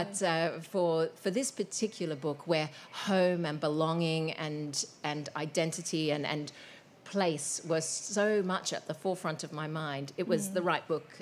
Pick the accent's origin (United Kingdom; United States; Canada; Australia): Australia; as an Australian who has written a lot about in settings in the UK